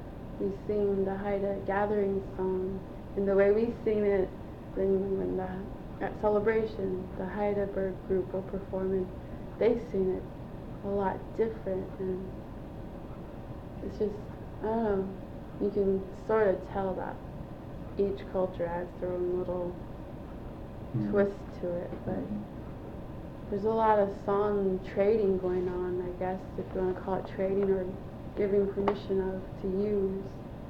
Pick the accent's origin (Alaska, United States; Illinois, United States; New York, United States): Alaska, United States; Hoonah; because I grew up in Hoona with my grandparents